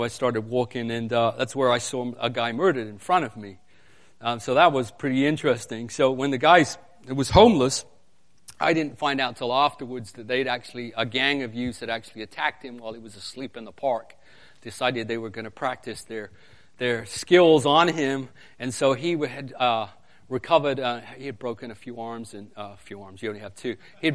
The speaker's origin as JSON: {"language": "English", "region": "England", "country": "United Kingdom", "said": "Originally from, as Pastor said, I'm originally from England."}